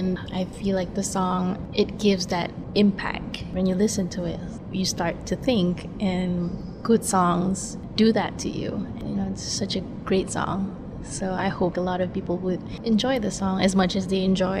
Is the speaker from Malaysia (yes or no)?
yes; Kuala Lumpur, Federal Territory of Kuala Lumpur, Malaysia; moved away as an adult; now in Los Angeles, United States; I'm a singer-songwriter from Kuala Lumpur, Malaysia, and I grew up and lived in Malaysia my whole life. A few years ago, I moved